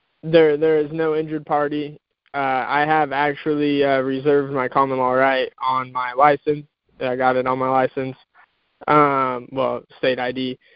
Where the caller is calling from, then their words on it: Indiana, United States; I'm from Indiana.